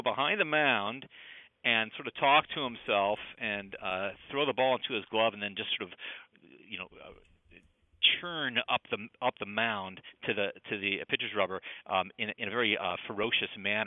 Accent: St. Louis, Missouri, United States; I grew up in St. Louis, so I'm a Cardinal fan.

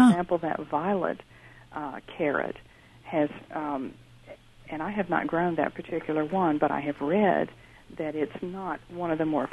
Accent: the South, United States; I grew up in the South, and I was raised on very plain, wholesome cooking.

